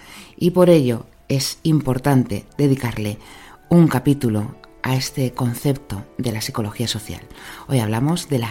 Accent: Spain; Somos de España, pues me identifico con ser español.

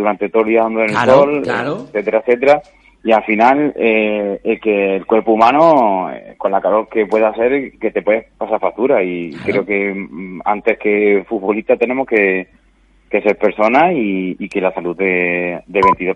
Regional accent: Córdoba, Andalusia, Spain; Yo soy de Córdoba. Yo soy de la calor

